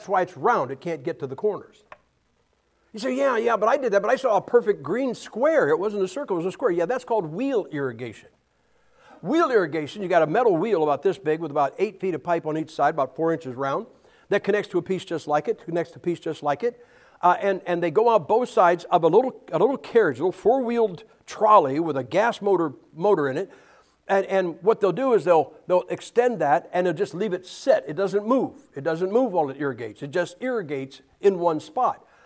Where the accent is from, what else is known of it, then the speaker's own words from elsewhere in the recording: Ohio, United States; Now, I'm from Ohio, and Ohio, weather-wise, is about like this, except our sky turns blue every now and then.